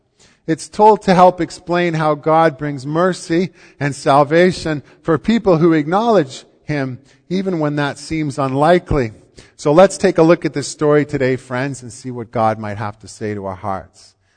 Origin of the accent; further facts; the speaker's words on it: Canada; it's a good part when you're a kid growing up in Canada